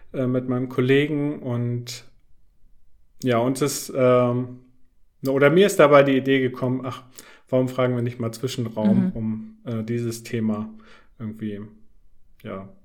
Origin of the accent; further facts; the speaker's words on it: Rostock, Mecklenburg-Vorpommern, Germany; Und ursprünglich komme ich aus Rostock, bin da groß geworden, zur Schule gegangen, habe da Zivi gemacht, hab da auch angefangen zu studieren